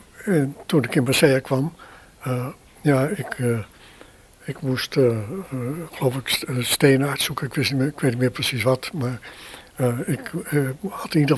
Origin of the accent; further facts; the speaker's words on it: Netherlands; als Nederlander heb je misschien voor een Belg of een Fransman al gauw een Duits accent.